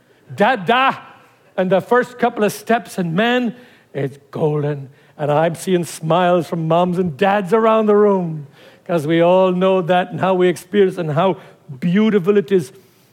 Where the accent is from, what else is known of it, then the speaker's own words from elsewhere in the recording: Ireland; I'm Irish, I better watch it.